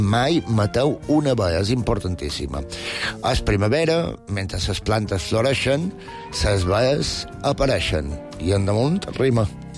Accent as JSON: {"language": "Catalan", "region": "Balearic Islands", "country": "Spain", "said": "a pesar de que crec que no som els mallorquins els que ho feim"}